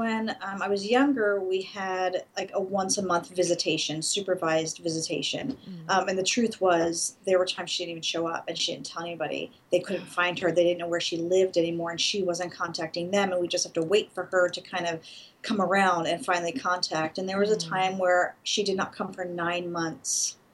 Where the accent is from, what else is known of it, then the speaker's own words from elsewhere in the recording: Philadelphia, Pennsylvania, United States; born there; I was born in Philadelphia, and my dad was gone before I was even born